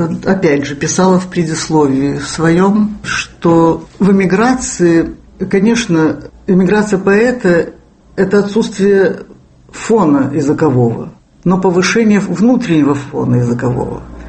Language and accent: Russian; Russia; У меня французский паспорт. Ну, конечно, ну, я русская, естественно.